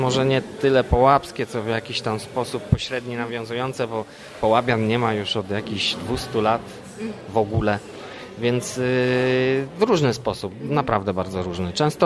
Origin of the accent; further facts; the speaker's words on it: Lubin, Lower Silesian Voivodeship, Poland; My jesteśmy z Lubina Legnicy